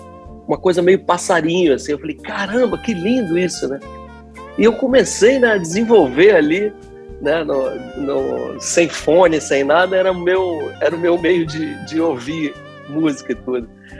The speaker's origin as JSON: {"language": "Portuguese", "town": "Brasília", "region": "Federal District", "country": "Brazil", "tie": "born or raised there", "also_born_or_lived": "Rio de Janeiro", "said": "Porque eu sou um carioca que... Eu cresci em Brasília, né? Eu sou brasiliense, porque toda a minha formação foi lá e tudo, desde criança, né? Então, a coisa do assovio ia a pé para a escola, morava na Asa Norte"}